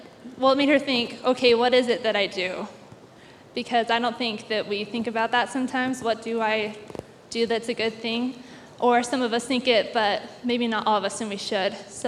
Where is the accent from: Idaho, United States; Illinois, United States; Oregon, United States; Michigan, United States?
Idaho, United States; Arco; I'm from Arco, Idaho.